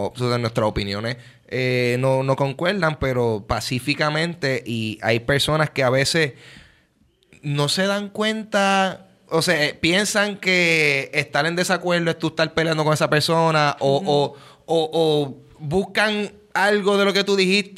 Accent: Puerto Rico; como ciudadanos puertorriqueños

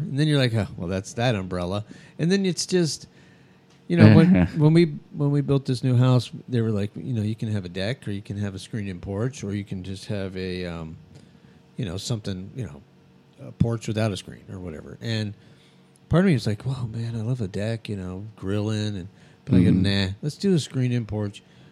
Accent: New Mexico, United States; also born or lived in San Diego; I never been. I didn't grow up here. I grew up in New Mexico. Nobody hunted out there, and then I was moved here from

